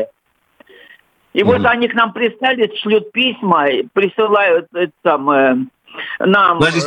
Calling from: Moscow, Russia; я из Москвы.

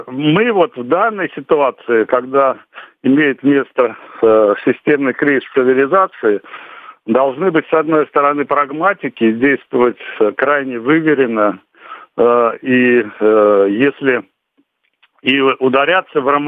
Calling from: Saint Petersburg, Russia; я из Петербурга звоню.

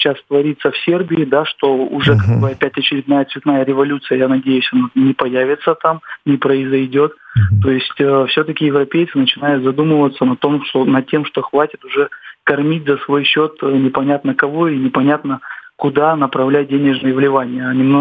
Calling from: Khabarovsk, Khabarovsk Krai, Russia; я звоню из Хабаровска.

